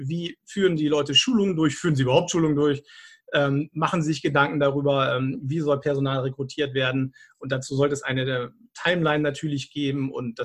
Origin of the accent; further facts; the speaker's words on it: Bremen, Germany; ich komme aus Bremen, wenn ich es mal kurz erwähnen darf